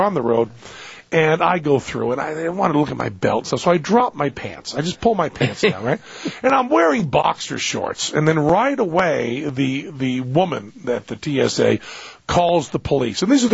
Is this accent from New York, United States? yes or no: no; Massachusetts, United States; accent: Western Massachusetts; Well, this is probably my accent, you know, because I do have a Western Massachusetts accent.